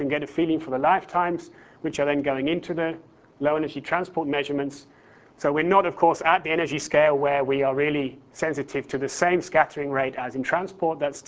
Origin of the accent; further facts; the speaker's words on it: England, United Kingdom; I'm allowed to make such horrible puns at Shakespeare's expense as I come from England